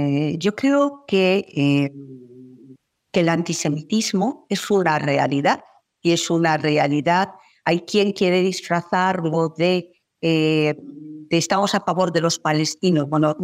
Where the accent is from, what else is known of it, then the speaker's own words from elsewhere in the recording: Spain; Bueno, en mi país sí hubo una vicepresidenta de gobierno que hablaba de matria.